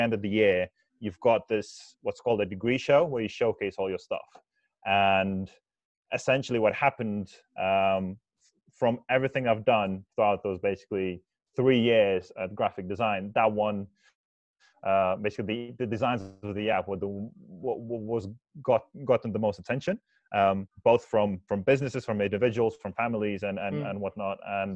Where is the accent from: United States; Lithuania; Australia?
Lithuania; now in United Kingdom; I'm an immigrant in this country, in the UK. I'm from Lithuania originally.